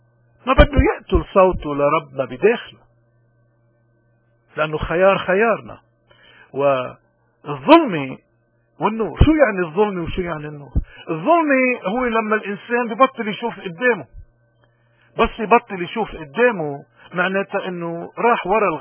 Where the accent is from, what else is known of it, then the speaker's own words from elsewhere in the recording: Lebanon; نحن كلبنانيين اليوم، ونحن ما في مذهب من مذاهب العالم يمكن ما عنا